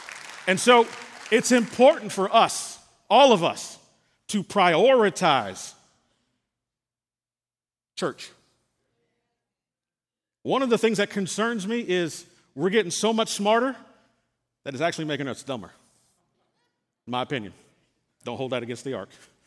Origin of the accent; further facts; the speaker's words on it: San Antonio, Texas, United States; now in Conroe, United States; Hear me, I'm a boy from San Antonio. I didn't know nothing about Conroe, Texas. Wasn't looking for Conroe, Texas.